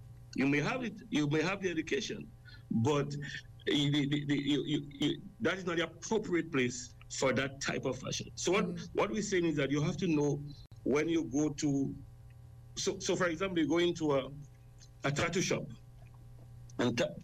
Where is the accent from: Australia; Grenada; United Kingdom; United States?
Grenada; Saint Mark; I'm from Grenada. I'm from one of the smallest parish in Grenada, St. Mark's.